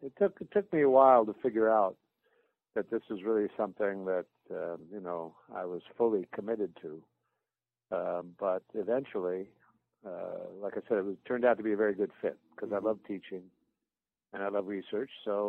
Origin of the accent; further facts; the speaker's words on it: New York, United States; born there; also born or lived in grew up all over the world; Well, I was born in New York. I'm an army brat, so I grew up pretty much all over the world